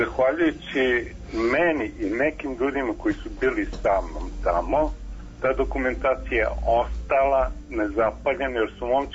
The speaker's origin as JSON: {"language": "Serbian", "region": "Belgrade", "country": "Serbia", "tie": "born there", "said": "Ja sam rođen u Beogradu, ovdje što sam u Beogradu."}